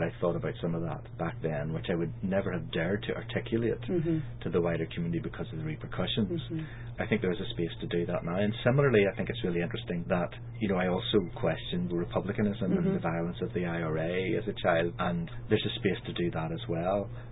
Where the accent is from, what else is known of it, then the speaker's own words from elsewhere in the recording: Belfast, Northern Ireland, United Kingdom; I'm a Protestant from the Shankill Road